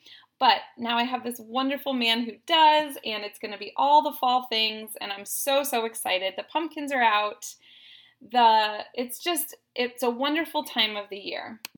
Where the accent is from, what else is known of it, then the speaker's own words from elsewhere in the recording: Minnesota, United States; also born or lived in Ohio; I think that being raised in southern Minnesota, growing up in Ohio, I was around the farming industry.